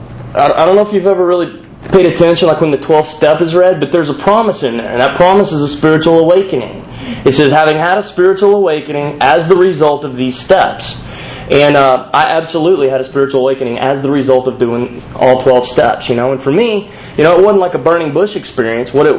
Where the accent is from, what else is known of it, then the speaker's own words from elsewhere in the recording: Texas, United States; You know, because I grew up in Texas, you know, and, you know, I had a Jeep.